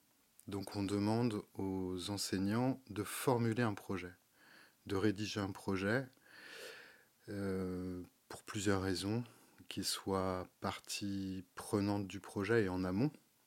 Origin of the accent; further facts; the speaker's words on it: Brittany, France; Je suis originaire du territoire, donc je suis des Côtes d'Armor.